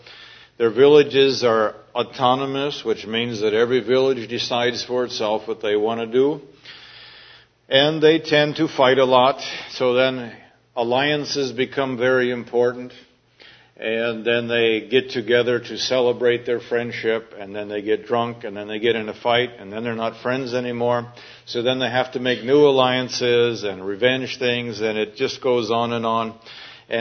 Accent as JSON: {"language": "English", "country": "United States", "tie": "born or raised there", "said": "Now, when I grew up here in the United States, we learned in school that Indians had medicine men"}